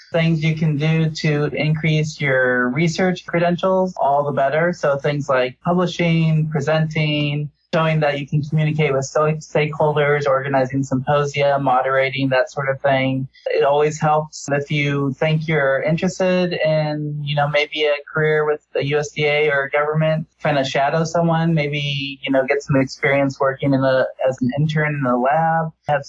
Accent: Mesa, Arizona, United States; So I'm originally from Mesa, Arizona, and I went to college at Kalamazoo College

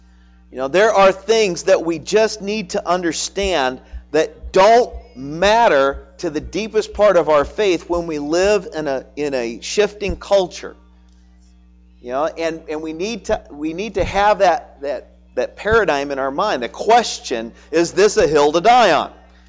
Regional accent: United States; living in a nation like the United States has been one and the same of feeling like I'm an American, I'm a Christian, it's kind of all the same.

